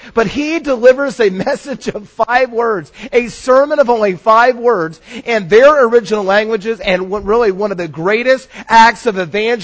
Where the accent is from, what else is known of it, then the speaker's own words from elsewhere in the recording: Atlanta, Georgia, United States; And I grew up in Atlanta, Georgia, and they say if you take all the county lines and erase them, and you just go by the metropolitan area and by the population, Atlanta is 90 miles wide.